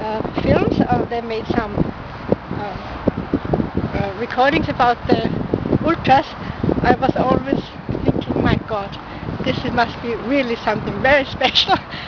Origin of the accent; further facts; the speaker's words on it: Austria; English is a second language; I come from Austria.